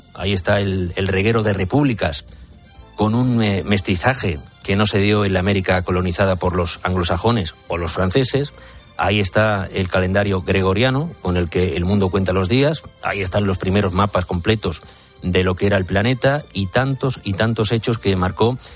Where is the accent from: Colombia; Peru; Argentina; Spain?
Spain; un día para celebrar que somos españoles